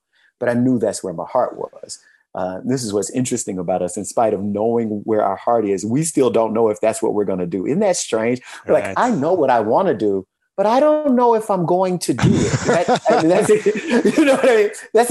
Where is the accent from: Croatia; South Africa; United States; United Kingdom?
United States; Louisiana; I'm from Louisiana.